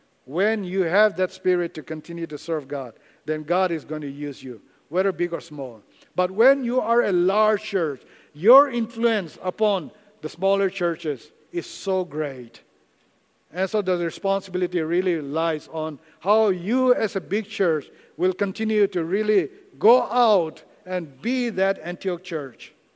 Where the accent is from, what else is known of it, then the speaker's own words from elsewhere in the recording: Nagaland, India; now in Okinawa, Japan; I am from Nagaland, as I said. The church where I grew up, when I grew up, it was about 2,000 members.